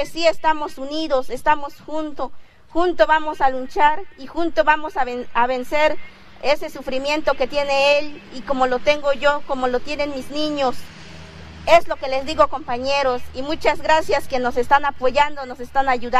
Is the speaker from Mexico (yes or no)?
yes; Simojovel, Chiapas, Mexico; yo vengo de allá de Simojobel, aunque sea sufriendo